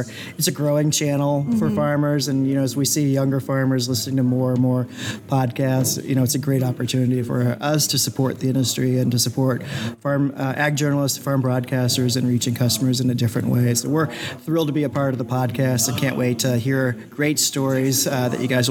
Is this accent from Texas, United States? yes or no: no; Kansas City, Missouri, United States; I grew up in Kansas City when a convention was always in Kansas City.